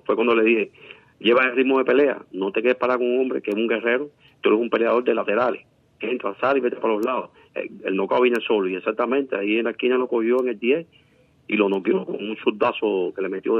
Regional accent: Cuba; Y para nosotros, como cubanos que somos, y yo como entrenador de ellos

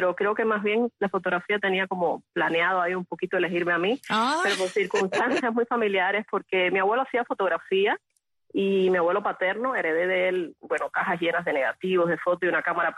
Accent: Guanajay, Artemisa, Cuba; born there; El pueblo se llama Guanajay.

